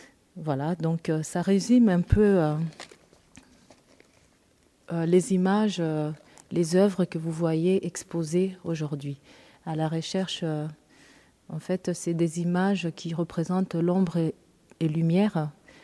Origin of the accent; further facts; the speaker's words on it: DR Congo; now in Bordeaux, France; Je viens de la République démocratique du Congo, ex-Zaïre.